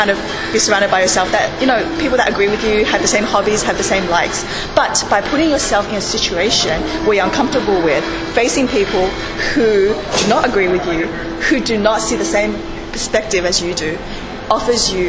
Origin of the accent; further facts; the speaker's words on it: Shanghai, China; So Shanghai is my hometown.